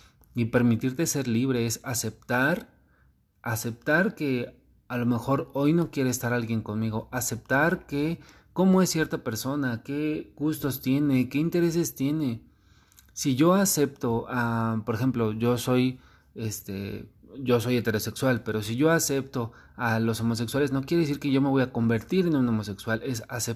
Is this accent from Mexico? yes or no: yes; Mexico; bueno, yo soy mexicano y comprendo que este tipo de palabras se han utilizado